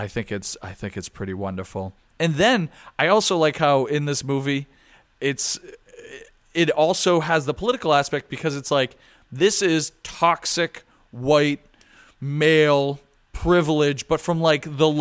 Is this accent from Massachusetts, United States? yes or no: yes; Boston, Massachusetts, United States; accent: Boston; It's like, I'm from Boston. I have a Boston accent, as I'm told all the time, but I just can't understand it.